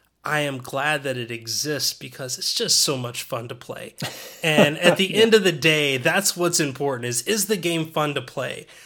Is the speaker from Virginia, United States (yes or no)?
no; Knoxville, Tennessee, United States; tournaments being held in my home state of Tennessee, you know, in Knoxville where I grew up